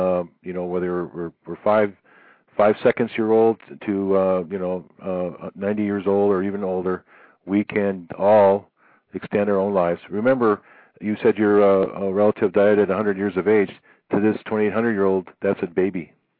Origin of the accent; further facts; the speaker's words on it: Midwest, United States; When I was growing up in the Midwest, my dad would often barbecue out in the grill